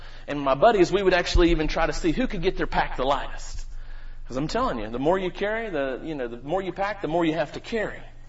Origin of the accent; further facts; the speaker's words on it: North Carolina, United States; some of you may detect that I have an accent. For those of you that are visitors, I am from North Carolina, my family and I. And while I was growing up in rural North Carolina, my family moved around quite a bit.